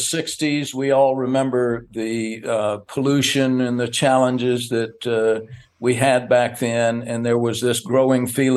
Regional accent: Alabama, United States; But, you know, I grew up in Alabama, guys, right next door to you guys there.

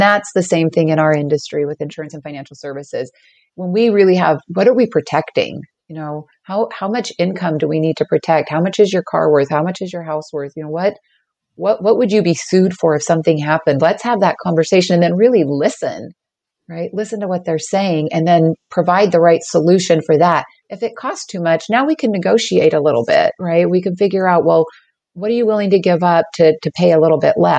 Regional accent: Utah, United States; You know, I was born in the late 60s, so you know, I'm from Utah originally.

